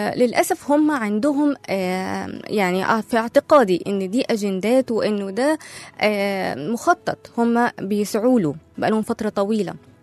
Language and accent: Arabic; Egypt; طيب احنا بقى كمصريين المفروض نعمل ايه؟ احنا المصريين المفروض نرد نقول ايه؟